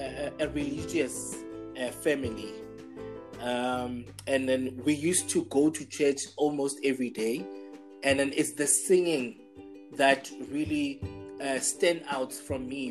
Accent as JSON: {"language": "English", "town": "Hammanskraal", "region": "Gauteng", "country": "South Africa", "said": "from a small place called New Esteres in Hammanskraal. That's north of Pretoria"}